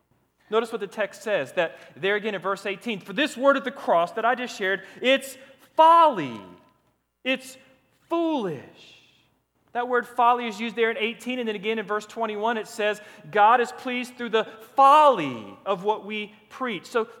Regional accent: Orlando, Florida, United States; No, I was born in Orlando, Florida. I'm a native Floridian. I can't help where I was born, nor can you.

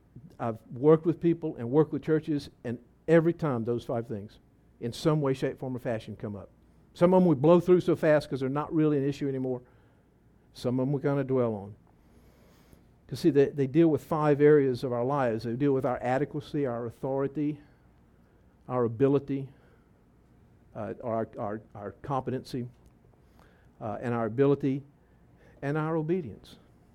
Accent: West Monroe, Louisiana, United States; because I'm a redneck from West Monroe, Louisiana, and I like to keep it simple. You know, I'm also Irish, so we really keep it simple.

